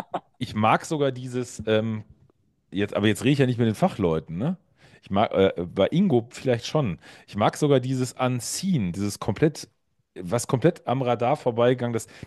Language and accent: German; North Rhine-Westphalia, Germany; now in Saarland, Germany; ich bin ja Exil-Westfale, das heißt, ich bin Westfale, lebe bei meinem Saarland.